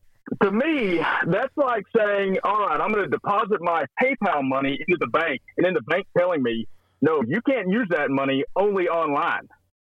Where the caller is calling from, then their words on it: Clarendon, Texas, United States; We're in Clarendon, Texas.